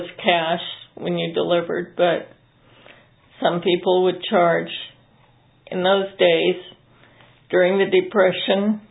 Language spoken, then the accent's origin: English; Ione, California, United States; Yes, I was born in Ione at the what is known now as the Winterport Farm.